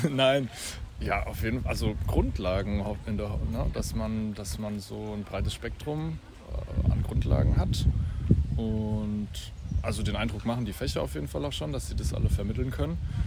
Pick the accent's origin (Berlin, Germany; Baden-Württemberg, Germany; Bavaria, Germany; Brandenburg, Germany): Bavaria, Germany; Aschaffenburg; now in Mainz, Germany; ich bin 23, ich bin aus Aschaffenburg, komme jetzt aber zum Studieren nach Mainz, also bin hergezogen